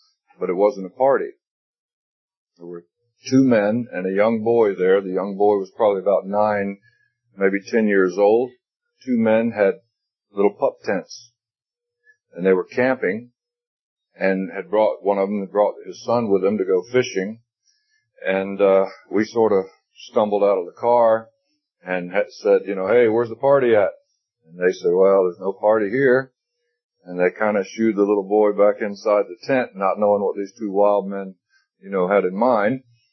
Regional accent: Florida, United States; born there; It wasn't where I was born. I was born in North Florida.

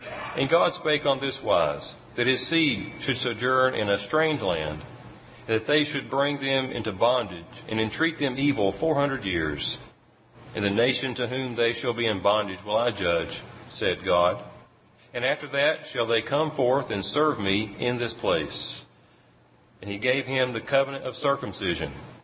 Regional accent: North Carolina, United States; We're from Central North Carolina, and was having some meetings Saturday and this morning over at Cherrydale.

